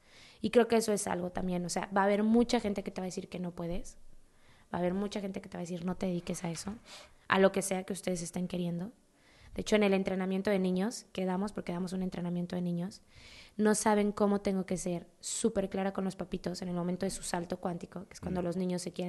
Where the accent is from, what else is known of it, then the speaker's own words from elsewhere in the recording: Mexico City, Mexico; Yo soy de Ciudad de México y yo no soy de gente de varo, o sea, mi familia no era gente de varo.